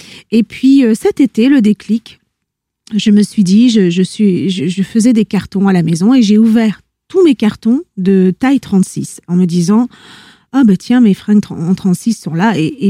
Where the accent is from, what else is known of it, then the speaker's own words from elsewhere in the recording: Italy; que j'écoutais dans mon enfance en Italie avec ma famille.